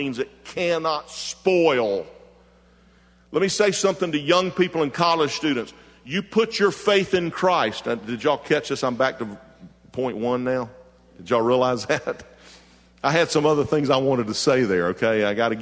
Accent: Jacksonville, Florida, United States; Now, growing up in Jacksonville, I used to go to the Jacksonville Fair

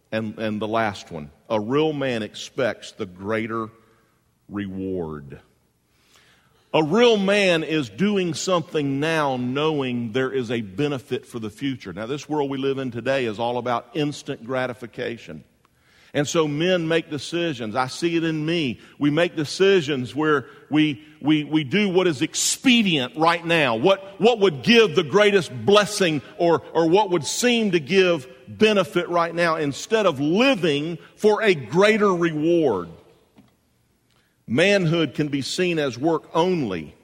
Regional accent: Jacksonville, Florida, United States; My mom and dad, we grew up in Jacksonville.

